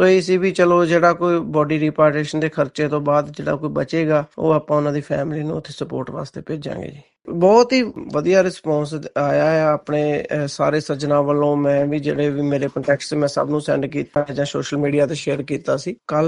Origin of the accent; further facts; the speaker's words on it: Haripura, Haryana, India; Haripura Sirsa Haryana, Sirsa district ਹਰਿਆਣੇ ਤੋਂ, ਹਰੀਪੁਰਾ ਪਿੰਡ ਤੋਂ ਬਿਲੋਂਗ ਕਰਦੇ ਆ।